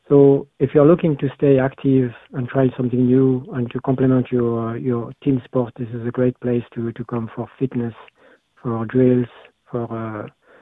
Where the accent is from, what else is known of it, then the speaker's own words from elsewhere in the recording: Paris, Île-de-France, France; English is a second language; now in Carrigart, Ireland; I'm from Paris originally, and now based in Carrigart since 2023.